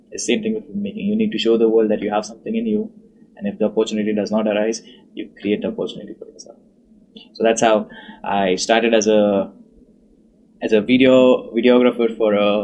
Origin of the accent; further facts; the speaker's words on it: India; well, I'm from India.